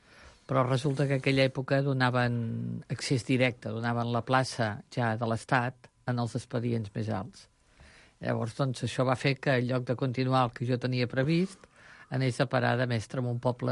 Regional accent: Banyoles, Catalonia, Spain; Soc filla de Banyoles. Sí, sí.

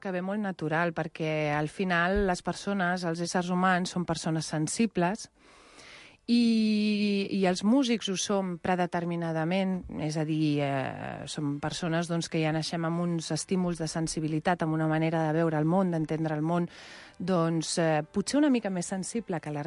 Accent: Sant Cugat, Catalonia, Spain; des de fa un any i mig que m'he assentat una mica més a Sant Cugat, que és d'on soc filla

